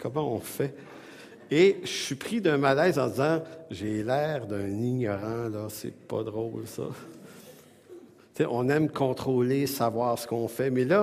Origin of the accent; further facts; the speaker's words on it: Montreal, Quebec, Canada; Métro, autobus, quand j'étais jeune à Montréal, là, c'était des heures d'autobus par jour.